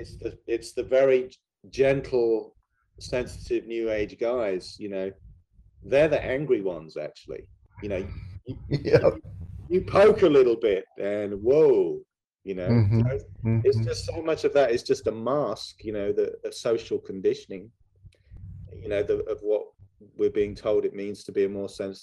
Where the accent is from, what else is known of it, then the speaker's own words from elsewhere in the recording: United Kingdom; I'm British as well.